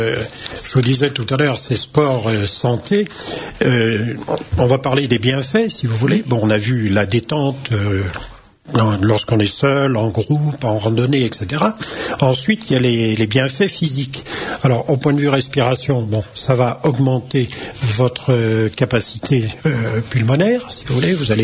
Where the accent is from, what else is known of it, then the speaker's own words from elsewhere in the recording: Brittany, France; En tant que bon breton, moi j'avais mes grands-parents qui habitaient à Guingamp.